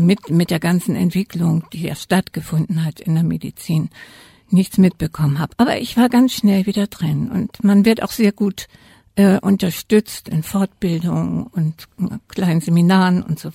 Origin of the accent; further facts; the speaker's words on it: Hamburg, Germany; also born or lived in Mecklenburg; ich bin aufgewachsen im Hamburger Westen und meine allerersten Lebensjahre habe ich in Blankenese, da wo Hamburg am schönsten ist, verbracht, weil im Krieg kamen die Leute, die Familie, nach Mecklenburg, da bin ich geboren, und nach dem Krieg kamen wir sozusagen als Flüchtlinge nach Hamburg.